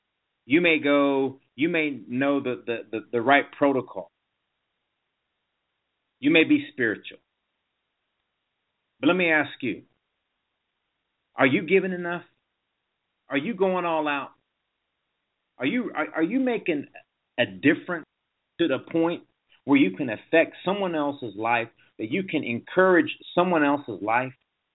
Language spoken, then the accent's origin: English; Lawrence, Kansas, United States; born there; I was born in Lawrence. I went to Haskell.